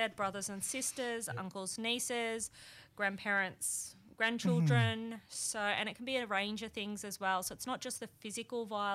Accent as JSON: {"language": "English", "region": "Victoria", "country": "Australia", "moved": "as an adult", "said": "I am originally from Victoria. I'm from Victoria. So, okay. Yep, I've been up here in the far north about 13 years now."}